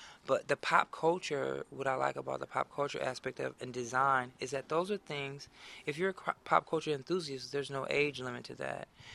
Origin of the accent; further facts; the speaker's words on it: Detroit, Michigan, United States; And I grew up in Detroit, and people always have made some kind of a note to me and ask me, like, what are you mixed with?